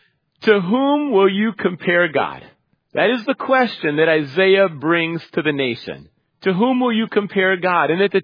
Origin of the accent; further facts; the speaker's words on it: Minneapolis, Minnesota, United States; also born or lived in St. Paul; I grew up in Minneapolis and St. Paul, the Twin Cities, Minnesota